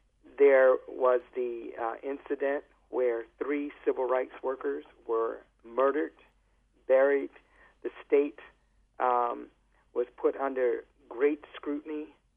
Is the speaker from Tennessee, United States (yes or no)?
no; New York, United States; And I'm a New Yorker.